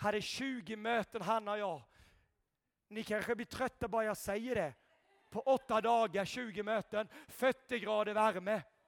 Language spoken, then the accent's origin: Swedish; Småland, Sweden; Jag var en svensk från Småland. Mamma och pappa kom från bondesamhällen, Rudu och Femtinge.